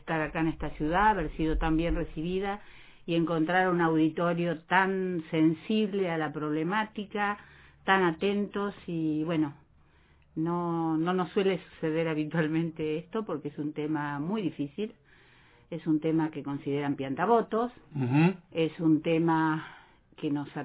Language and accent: Spanish; Buenos Aires, Argentina; Yo soy de Buenos Aires.